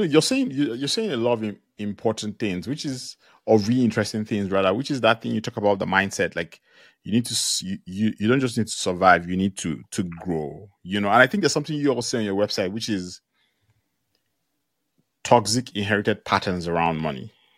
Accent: Nigeria; I grew up in Nigeria, we speak primarily English in Nigeria

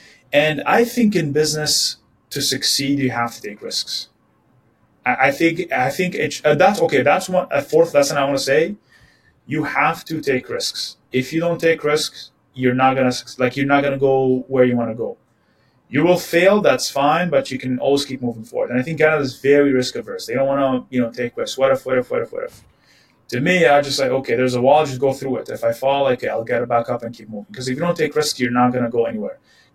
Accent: Saudi Arabia; I grew up in Saudi.

